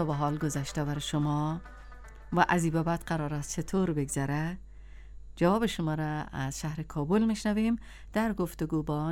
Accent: Mazar-i-Sharif, Balkh, Afghanistan; چقدر یاد کردم شهر خودم مزار شریف را، مردم خودم.

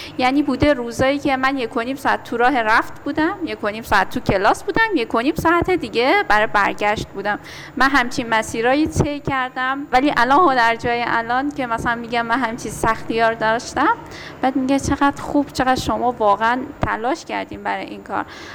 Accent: Mashhad, Razavi Khorasan, Iran; born there; من کلا متولد مشهدم، همه خواهر برادرای من متولد مشهدن. من پدر مادرم وقتی که سن نوجوانی بودن از افغانستان مهاجرت کردن اومدن ایران، حتی تو ایران ازدواج کردن و بعد ما همه متولد مشهد.

